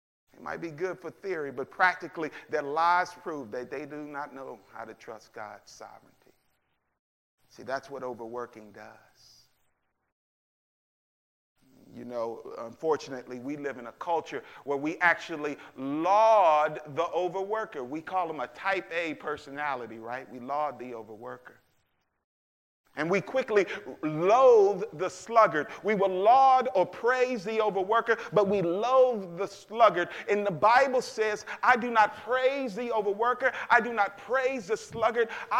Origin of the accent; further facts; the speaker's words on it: Arkansas, United States; We're from Arkansas. We're hog fans. Woo pig, silly.